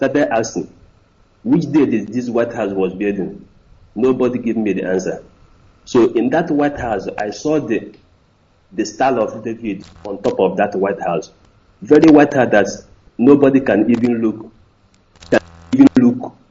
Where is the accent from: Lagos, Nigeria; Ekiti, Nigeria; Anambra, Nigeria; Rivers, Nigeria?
Anambra, Nigeria; Okija; now in Malaysia; Yeah, I'm from Anambra State, from Okija.